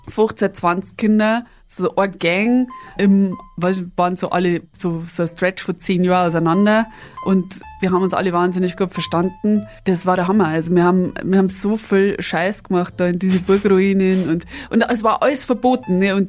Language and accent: German; Bavaria, Germany; accent: mix of Upper Palatinate and Lower Bavarian; ich komme aus der Oberpfalz, da ist immer neblig